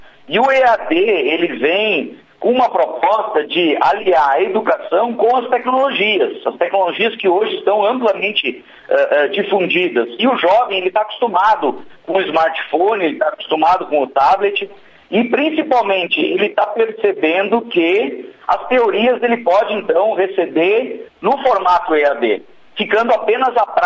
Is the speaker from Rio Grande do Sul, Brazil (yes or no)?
yes; Rio Grande do Sul, Brazil; Eu venho da região do Vale do Rio Pardo